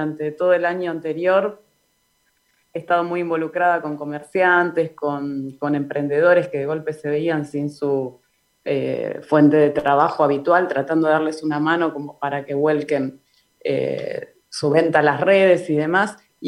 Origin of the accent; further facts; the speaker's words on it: Burlingame, California, United States; yo nací en Burlingame, tengo 46 años, así que gracias también por lo de joven. Nací acá, mi mamá nació acá, mi papá nació acá, mis abuelos son de los primeros pobladores